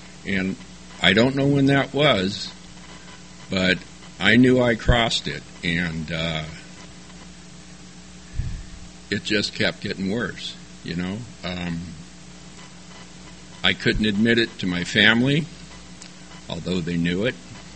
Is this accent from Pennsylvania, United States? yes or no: no; San Diego, California, United States; I grew up here in San Diego. There's five of us kids. We all get along great. Grew up in Ocean Beach in the 50s and the 60s.